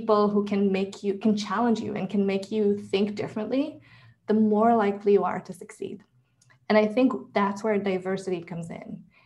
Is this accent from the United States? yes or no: no; Israel; so I come from a very homogenous country. I was born and raised in Israel.